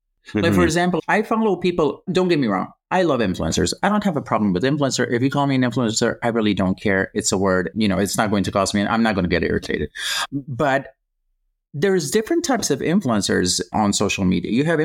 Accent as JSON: {"language": "English", "country": "Croatia", "tie": "born or raised there", "said": "like I grew up in Croatia."}